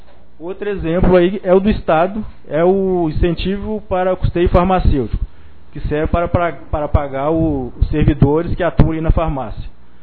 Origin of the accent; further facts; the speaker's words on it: Minas Gerais, Brazil; nós somos do estado de Minas Gerais